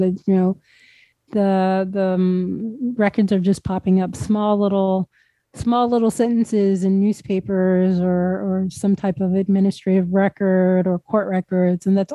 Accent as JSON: {"language": "English", "country": "United States", "said": "which is also just mind-boggling as an American."}